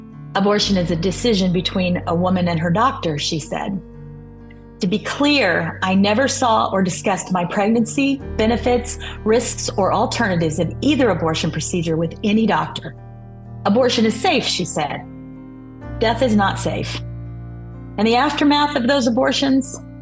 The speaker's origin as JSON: {"language": "English", "region": "Florida", "country": "United States", "said": "I'm from Florida. I was raised in a very loving home."}